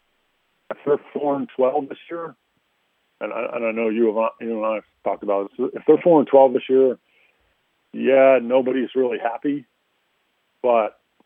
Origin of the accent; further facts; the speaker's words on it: Philadelphia, Pennsylvania, United States; And I said, Mike, I grew up in Philadelphia and loved watching you play.